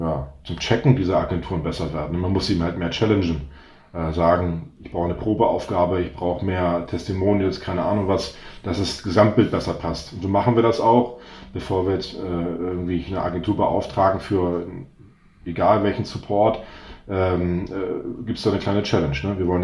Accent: North Sea coast, Germany; Also ich bin ja an der Nordseeküste aufgewachsen

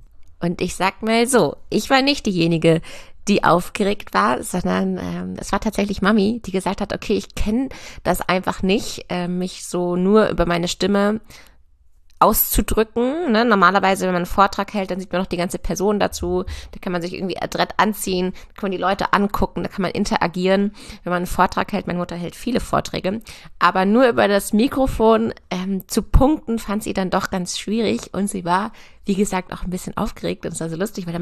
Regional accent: Lower Saxony, Germany; also born or lived in Göttingen / Berlin; ich komme aus der Nähe von Hannover, bin auch ein Hannover-Fan, um das mal an dieser Stelle hier zu sagen. Schöne Stadt. Bin auf dem Land aufgewachsen, auf einem landwirtschaftlichen Betrieb

